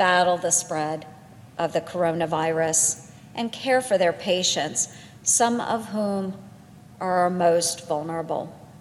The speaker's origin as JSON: {"language": "English", "region": "Iowa", "country": "United States", "tie": "born or raised there", "said": "I also think about the seniors across my home state of Iowa"}